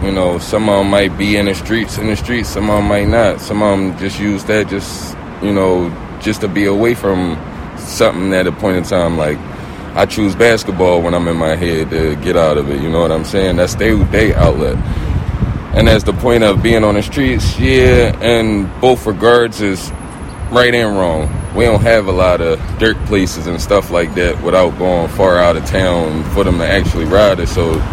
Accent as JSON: {"language": "English", "town": "Philadelphia", "region": "Pennsylvania", "country": "United States", "said": "I'm from West Philly."}